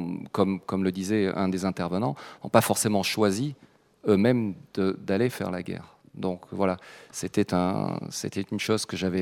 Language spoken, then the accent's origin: French; France; Je suis français et je travaille à l'ambassade de France en tant qu'attaché de défense.